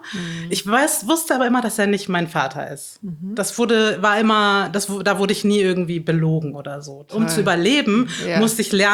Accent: Bavaria, Germany; Ich bin am Chiemsee in Bayern aufgewachsen.

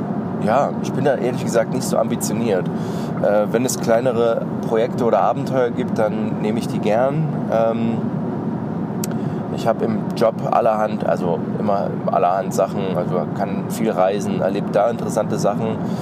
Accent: eastern Germany, Germany; weil ich stamme ja aus dem Osten.

